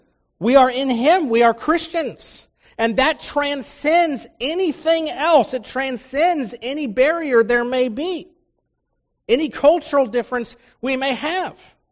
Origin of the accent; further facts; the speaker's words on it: Kentucky, United States; I'm not from around here. I am from Kentucky, from the land of fried chicken. I'm not from Fillmore, you know. I'm from a place called Bullitt County.